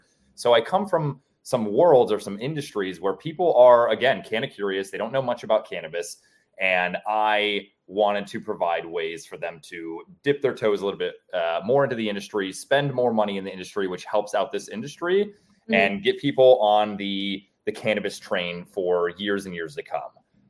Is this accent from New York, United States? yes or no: no; Cleveland, Ohio, United States; So I'm actually from the Midwest as well. I grew up in Cleveland, Ohio.